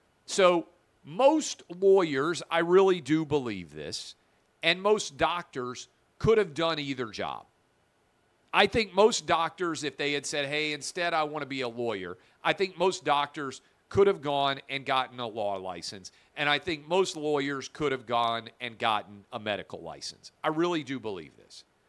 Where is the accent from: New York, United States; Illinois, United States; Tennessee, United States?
Tennessee, United States; Nashville; which is why I grew up in Nashville